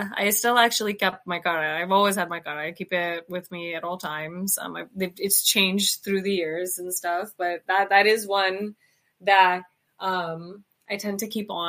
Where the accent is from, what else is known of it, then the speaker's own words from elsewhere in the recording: Punjab, India; feeling like being Indian, being Punjabi meant being in service of men.